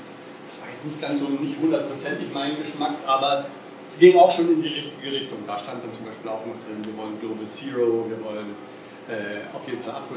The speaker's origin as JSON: {"language": "German", "region": "Hamburg", "country": "Germany", "said": "also ich komme auch aus Hamburg"}